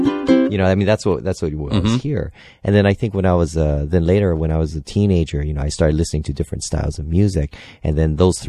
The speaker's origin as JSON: {"language": "English", "town": "Honolulu", "region": "Hawaii", "country": "United States", "tie": "born or raised there", "said": "I grew up in Honolulu, Hawaii."}